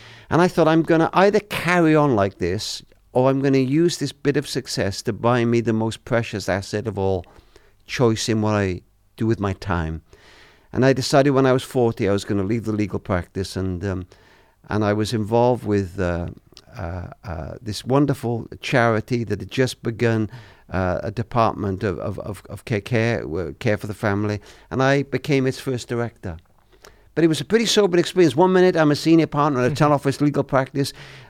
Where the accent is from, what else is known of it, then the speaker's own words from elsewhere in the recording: Wales, United Kingdom; Being Welsh.